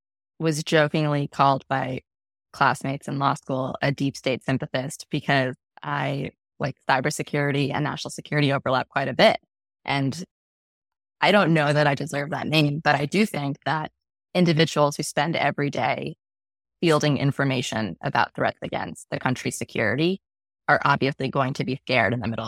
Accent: India; now in United States; As an Indian American immigrant, I grew up with my mom forcing me all throughout the winter to drink turmeric milk and hating it with every fiber of my being.

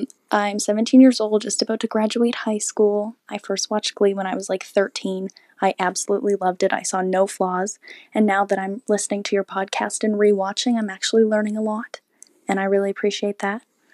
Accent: Canada; I'm from Canada, and I don't have an accent, but I can't speak French for you.

